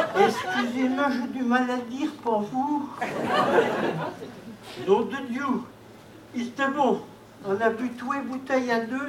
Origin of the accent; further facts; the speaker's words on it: Brest, Brittany, France; Nous, on est de Brest, pourquoi? Ah ben, Brest, ben.